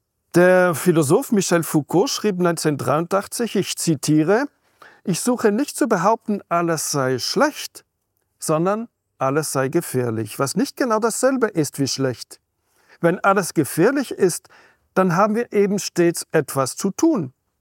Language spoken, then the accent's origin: German; Fribourg, Switzerland; die kleine zweisprachige Stadt Freiburg, Fribourg, mein Heimatkanton